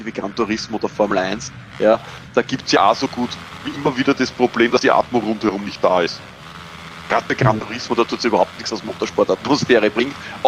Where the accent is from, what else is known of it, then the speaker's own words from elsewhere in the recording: Austria; als Österreicher habe ich mich natürlich für KTM entschieden.